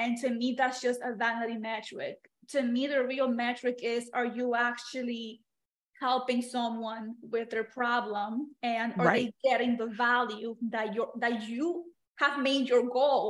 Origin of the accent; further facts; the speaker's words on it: New York, United States; I love coffee. I'm a New Yorker. Give me my coffee.